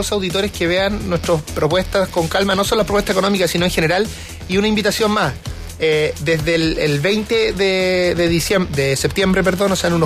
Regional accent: Chile; 120 mil millones de dólares que nos perdimos como chilenos.

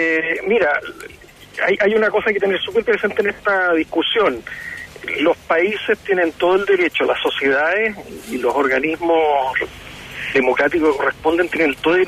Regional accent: Chile; nosotros como chilenos, como sociedad en Chile, tenemos el derecho de definir la magnitud que le queremos dar

